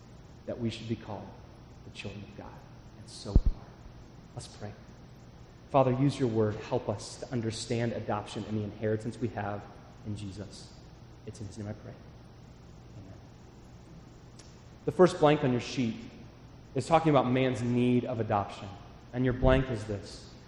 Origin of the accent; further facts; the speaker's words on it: United States; I'm an American. These kind of things anger me.